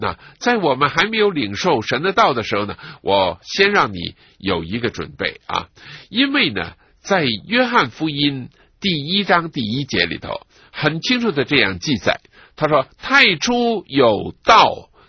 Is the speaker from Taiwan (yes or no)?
no; China; 我又想起我们中国人呢，有些时候叫那个方向，叫路向